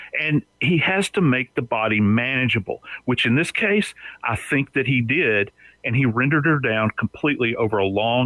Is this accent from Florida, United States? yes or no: no; New Orleans, Louisiana, United States; I'm from New Orleans originally.